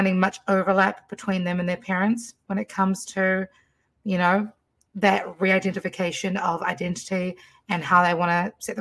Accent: New Zealand; I grew up in New Zealand, and I'm a very multicultural human being, being Fijian, American, Persian, Kiwi, and, you know, obviously American, you know, Norwegian as well

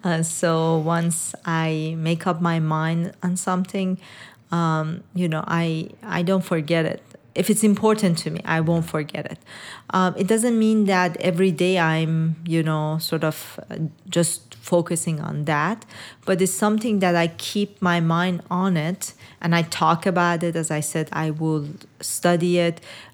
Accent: Iran; I was born in Iran and raised in Iran.

